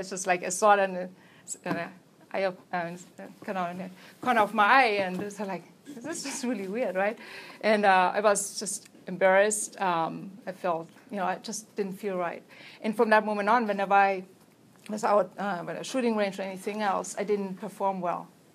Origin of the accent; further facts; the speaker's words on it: Germany; English is a second language; And I was probably, my accent kind of stuck out because it was, you know, there are not many Germans there.